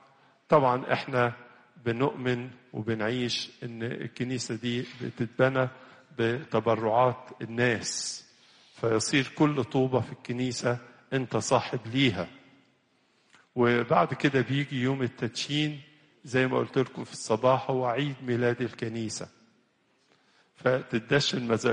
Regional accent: Egypt; كلنا كمصريين فرحانين ببلادنا وبأرضنا وبكنايسنا وبجوامعنا

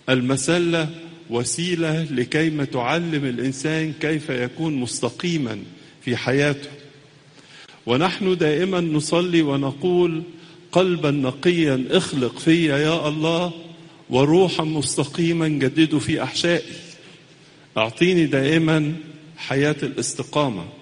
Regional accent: Egypt; وهي بالحقيقة فخر لنا كلنا كمصريين

